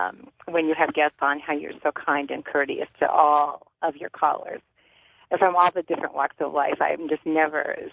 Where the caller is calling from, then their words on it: Seattle, Washington, United States; I'm calling you from Seattle.